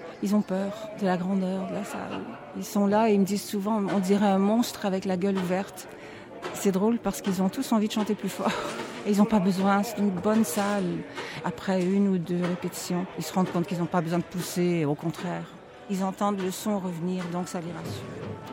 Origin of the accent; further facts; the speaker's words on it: Montreal, Quebec, Canada; born there; also born or lived in Vienna, Austria; Et quand je suis revenue, je suis née à Montréal, donc je suis retournée à Montréal.